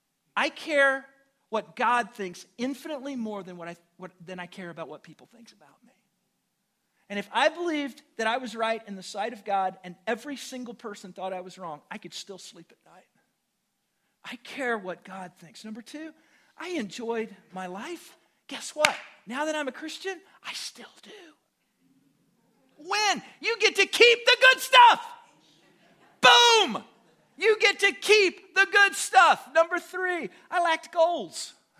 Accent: Illinois, United States; I was raised in Southern Illinois, and it's so funny because everybody thinks Southern Illinois is such a unique culture

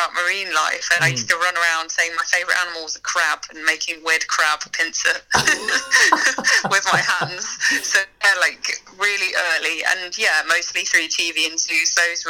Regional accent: Birmingham, West Midlands, United Kingdom; I grew up in Birmingham, so it's a big city. I didn't grow up really around that much nature that wasn't urban nature.

